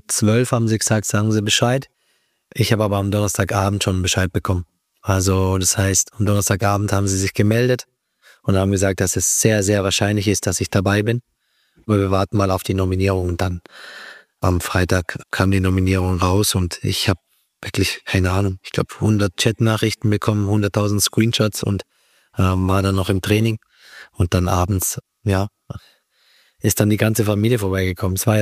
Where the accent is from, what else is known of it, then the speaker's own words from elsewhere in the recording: Freiburg, Baden-Württemberg, Germany; oder bleibt's lieber doch in Freiburg, in meiner Heimat?